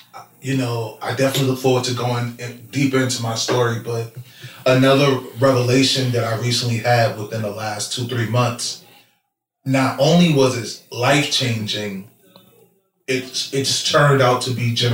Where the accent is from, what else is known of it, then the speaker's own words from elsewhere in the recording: Harlem, New York, United States; I'm from Harlem, New York.